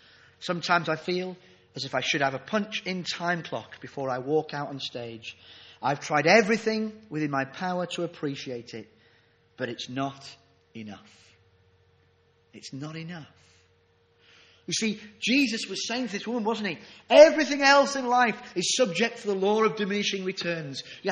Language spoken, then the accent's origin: English; Yorkshire and the Humber, United Kingdom; I am a Yorkshireman, do watch my pennies